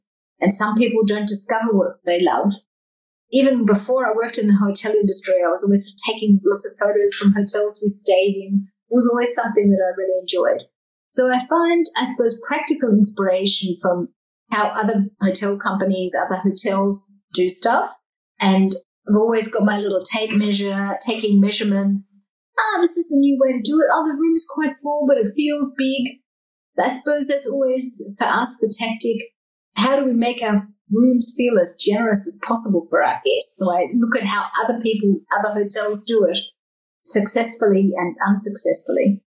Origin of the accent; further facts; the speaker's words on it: Australia; Australia is really sort of at the top of the game. And I find it inspiring to see what's happening in my hometown when I'm there.